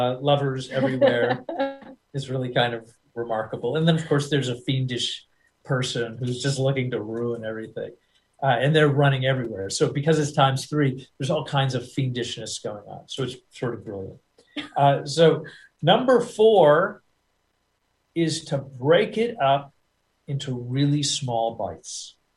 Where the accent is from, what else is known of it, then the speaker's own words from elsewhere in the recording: United States; accent: American; I will always sound like some guy. I'll always sound like an American guy.